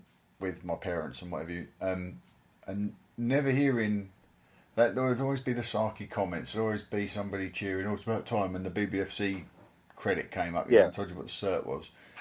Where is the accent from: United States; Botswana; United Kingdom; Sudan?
United Kingdom; Well, we're British.